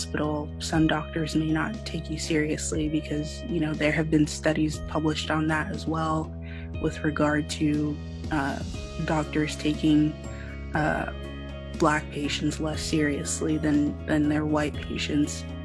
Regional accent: Miami, Florida, United States; now in Gainesville, United States; I'm from Miami, Florida. But now I live in Gainesville because I attended the University of Florida.

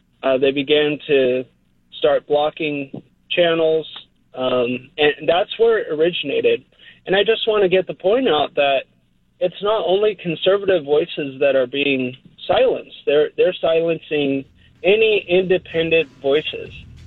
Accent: California, United States; So I just want to throw this out. I'm a progressive. I'm from California.

